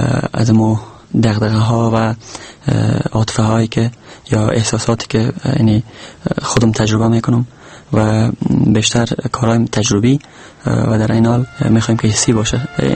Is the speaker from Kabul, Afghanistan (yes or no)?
no; Mazar-i-Sharif, Balkh, Afghanistan; also born or lived in Maimana; اصلا زادگاهم شهر میمنه ولایت فاریاب است. در شهر میمنه متولد شدم و بعدن به شهر مزار کوچ آمدیم